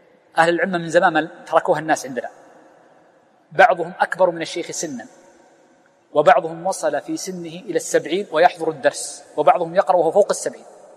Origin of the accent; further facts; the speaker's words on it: Riyadh, Riyadh Province, Saudi Arabia; أشهر المشايخ عندنا في الرياض